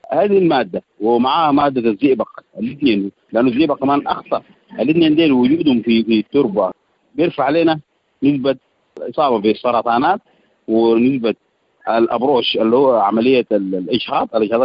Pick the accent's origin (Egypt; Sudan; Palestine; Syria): Sudan; Kadugli, South Kordofan; عندنا في السودان او عندنا في جبال نور في كادوغلي بالضبط بيستخدموا السيانيد